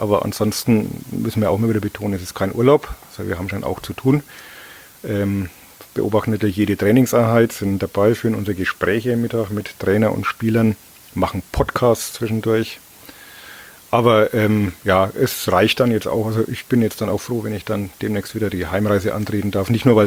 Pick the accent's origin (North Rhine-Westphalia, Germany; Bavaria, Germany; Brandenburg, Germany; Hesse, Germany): Bavaria, Germany